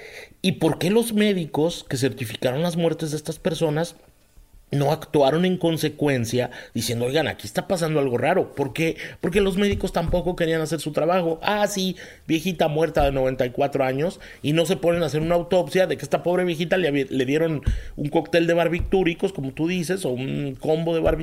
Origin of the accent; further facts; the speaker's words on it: Texas, United States; es que ya no hablo inglés y el español se me está olvidando. Soy un mexicano de Texas o un tejano mexicano, yo ya ni sé. Estoy hecho bolas. Ajá, exacto, un pocho.